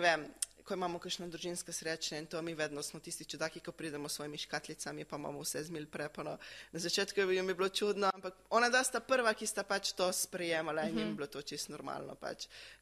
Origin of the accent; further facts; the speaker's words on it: Koper, Coastal–Karst, Slovenia; Ja, vsi smo iz Kopra, tako se kar dosti vidimo.